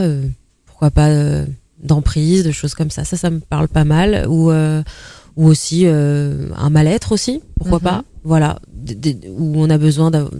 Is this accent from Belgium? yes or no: no; Paris, Île-de-France, France; Alors moi, je suis la vraie parisienne, pure souche, je suis née à Paris